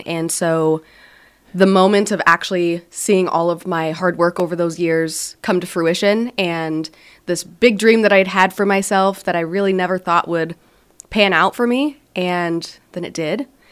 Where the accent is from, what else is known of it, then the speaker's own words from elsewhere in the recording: Scottsbluff, Nebraska, United States; Yeah, born and raised in Scottsbluff